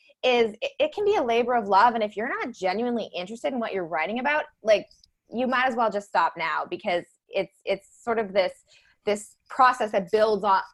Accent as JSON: {"language": "English", "region": "Alberta", "country": "Canada", "said": "I'm from Canada. I was living in a small town in Alberta, moved to the big city to go to university"}